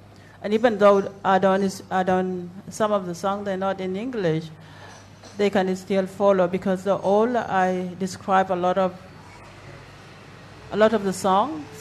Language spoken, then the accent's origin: English; Sudan; Africa is a big country, and I come from North Africa, which is totally different from South Africa and West Africa as well. So I got influence from Arab countries, because Sudan is supposed to be an Arab country by such a culture.